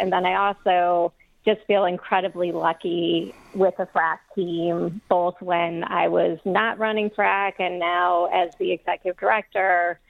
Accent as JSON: {"language": "English", "town": "Toledo", "region": "Ohio", "country": "United States", "tie": "born or raised there", "said": "so I grew up in Toledo, 70s and 80s."}